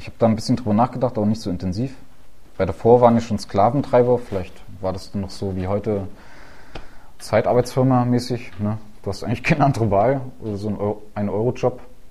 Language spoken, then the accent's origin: German; East Germany, Germany; ich bin im Osten groß geworden.